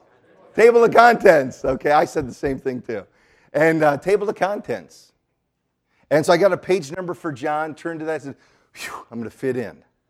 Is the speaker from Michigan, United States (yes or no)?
yes; Detroit, Michigan, United States; For me, I grew up in the Detroit area. As I said, my dad worked for Ford.